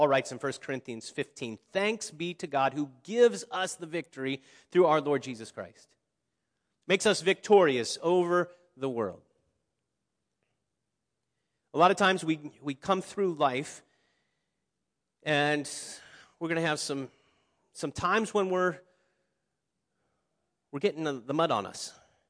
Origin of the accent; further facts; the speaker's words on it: Cincinnati, Ohio, United States; I grew up in Cincinnati, so I still remain a Reds fan and a Bengals fan.